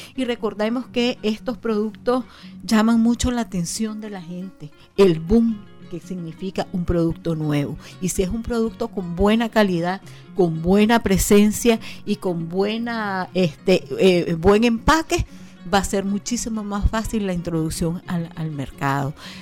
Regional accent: Nicaragua; nuestros retos ahora como como nicaragüenses

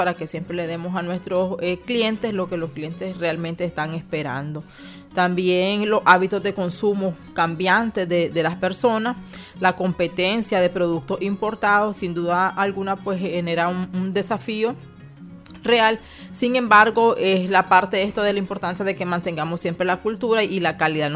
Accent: Nicaragua; como nicaragüenses

